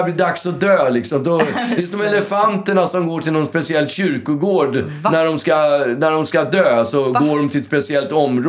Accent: Stockholm, Stockholm County, Sweden; Ja, jag är ju uppväxt på Östermalm.

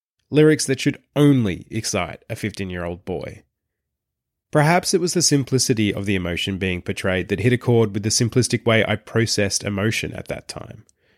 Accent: Traralgon, Victoria, Australia; A now all but non-existent music and DVD chain called Sanity in my hometown of Traralgon.

